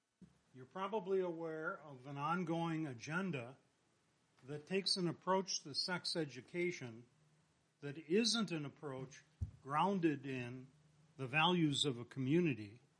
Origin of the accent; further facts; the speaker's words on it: St. Cloud, Minnesota, United States; Good evening. … from St. Cloud.